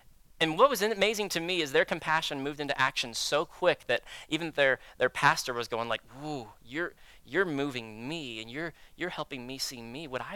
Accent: Florida, United States; And I'm from South Florida. We loved when hurricanes came through because everything shut down.

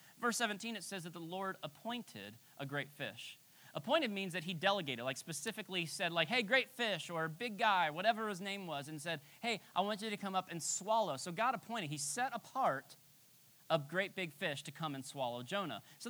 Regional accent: Florida, United States; I grew up in South Florida, and we'd be in the ocean all day.

